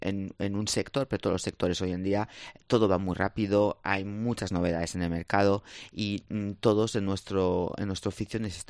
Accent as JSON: {"language": "Spanish", "country": "France", "second_language": "Spanish"}